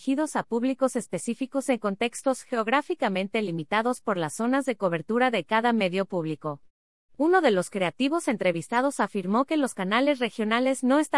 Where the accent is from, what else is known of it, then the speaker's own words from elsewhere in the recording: Antioquia, Colombia; me contrataron para hacerlo porque soy paisa.